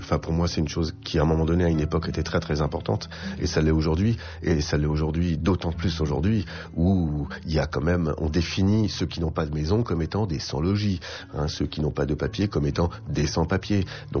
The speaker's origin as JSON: {"language": "French", "country": "France", "said": "Ah, il y a deux, je suis un Français heureux."}